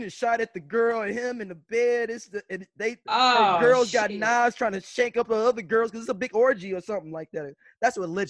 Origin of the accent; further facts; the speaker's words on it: St. Louis, Missouri, United States; Look, I'm from the north side, and I still don't know.